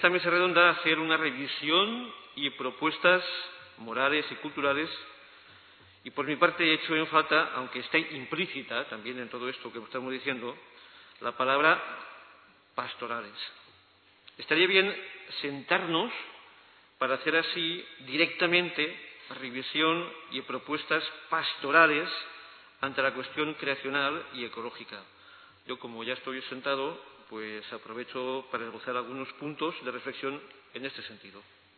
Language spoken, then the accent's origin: Spanish; Valencia, Valencian Community, Spain; Miren, yo vengo de Valencia, saludo a los paisanos que hay por ahí